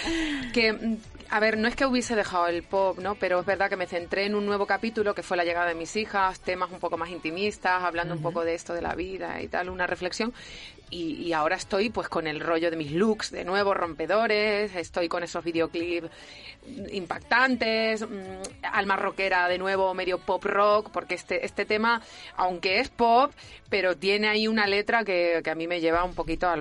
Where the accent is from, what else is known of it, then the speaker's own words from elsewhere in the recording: Valencia de Alcántara, Extremadura, Spain; Porque yo tengo mucho amor por mi tierra y por mi pueblo. Y sé la cantidad de cosas buenas que tiene mi pueblo